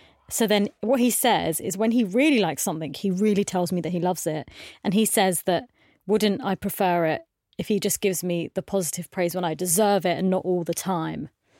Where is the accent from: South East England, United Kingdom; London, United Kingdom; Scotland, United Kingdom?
South East England, United Kingdom; Southampton; I grew up in Southampton for a little bit because my dad bought a corner shop in Southampton and we lived above it in Dibden Purlieu.